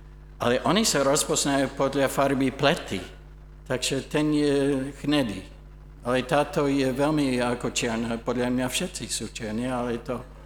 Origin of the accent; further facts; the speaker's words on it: Canada; Slovak is a second language; Lebo som bielý, som kresťan, som z Kanady